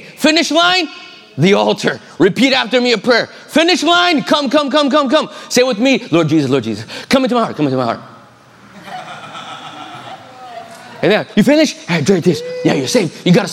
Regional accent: Brazil; I'm Japanese Brazilian. So I grew up in Brazil, and I grew up in that, I was born and grew up in the 80s

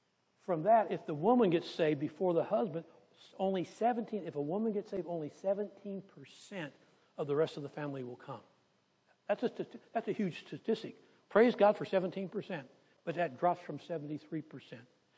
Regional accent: California, United States; I grew up in California and we'd go out to the lakes

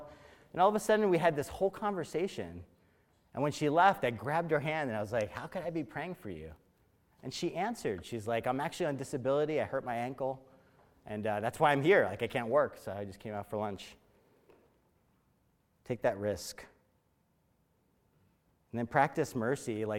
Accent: Philadelphia, Pennsylvania, United States; last year was exciting. I was from Philly. The Eagles won.

